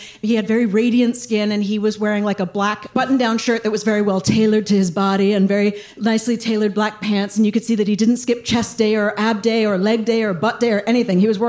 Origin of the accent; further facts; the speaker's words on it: New York City, New York, United States; I grew up in New York City. I went to an all-girls private school from kindergarten through 12th grade.